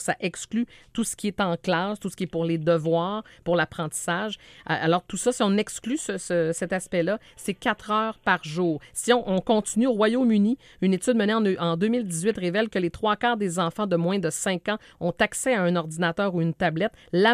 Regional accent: Canada; Si on se ramène chez nous au Canada

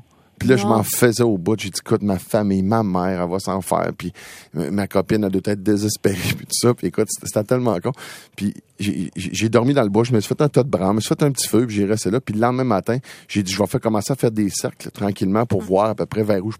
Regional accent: Lac-Drolet, Quebec, Canada; j'habitais à Sherbrooke, puis tout ça. Puis je m'en vais d'un nouveau terrain parce que là, j'étais pas par chez nous. J'étais pas à Lac Drolet, dans mon coin de pays.

